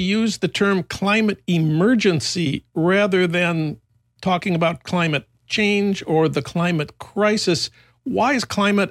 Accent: St. Paul, Minnesota, United States; my hometown of St. Paul.

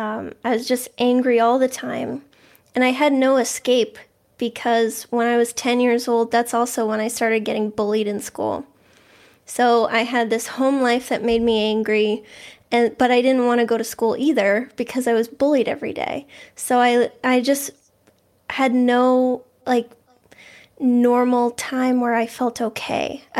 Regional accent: Boston, Massachusetts, United States; Yeah, so I grew up in the Boston area. I've always lived here.

